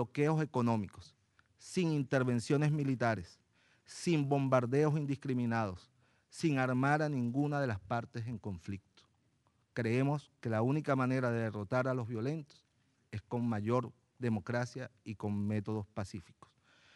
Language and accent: Spanish; Venezuela; en mi país, Venezuela